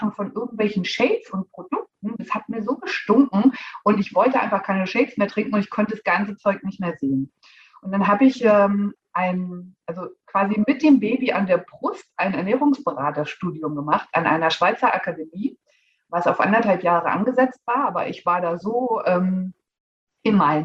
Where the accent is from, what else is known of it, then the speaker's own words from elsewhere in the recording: Hesse, Germany; Ich bin 41 Jahre alt, alleinerziehende Mama aus der Nähe von Frankfurt.